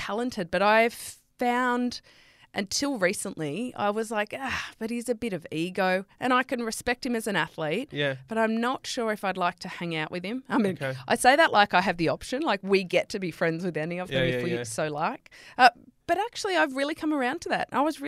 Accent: Australia; hey, I'm the Aussie here.

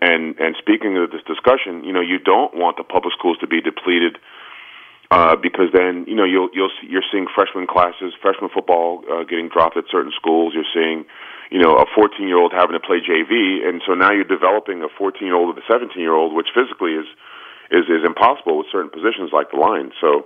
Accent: Washington, District of Columbia, United States; Well, I went to I grew up in Washington, D.C. and went to Gonzaga High School.

